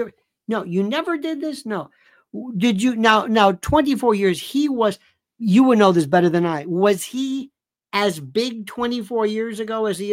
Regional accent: Tampa, Florida, United States; Oh, for a Tampa. Oh my God. Well, that's my hometown.

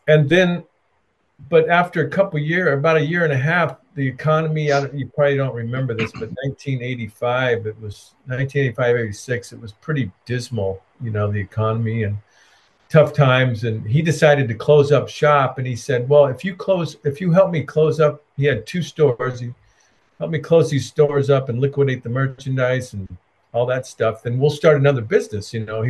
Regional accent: Escondido, California, United States; Mark and I grew up together in Escondido, a little town out here, Southern California

